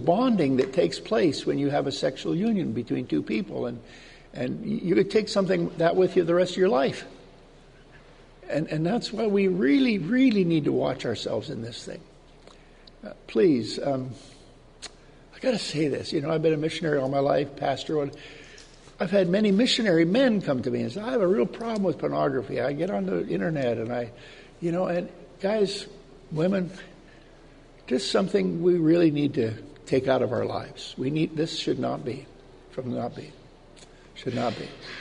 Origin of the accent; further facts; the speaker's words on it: Canada; I'm a Canadian, right?